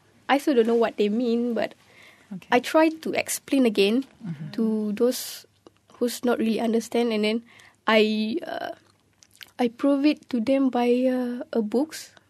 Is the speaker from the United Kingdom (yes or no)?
no; Malaysia; English is a second language; Oh, I'm from Malaysia. Okay, then, are you Malay? No, I'm not. I'm Orang Asli.